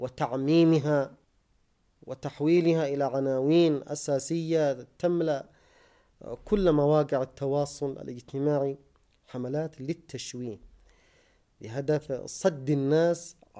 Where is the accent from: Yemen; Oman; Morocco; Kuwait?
Yemen; وهذا ما حصل عندنا في اليمن عندما اتجه شعبنا على هذا الأساس